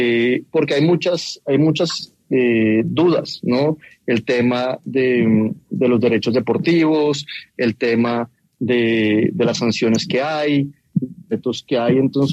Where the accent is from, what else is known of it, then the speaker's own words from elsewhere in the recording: Colombia; si nosotros como colombianos no traemos esta experiencia que hemos tenido afuera